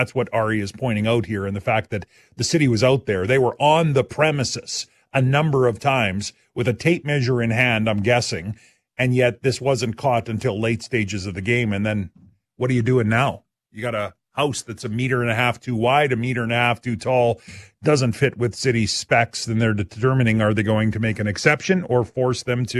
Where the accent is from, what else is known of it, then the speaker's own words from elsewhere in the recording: Abernethy, Saskatchewan, Canada; And my hometown, Abernethy, it's killing me today, but I'm not there. The big Abernethy Fair is happening.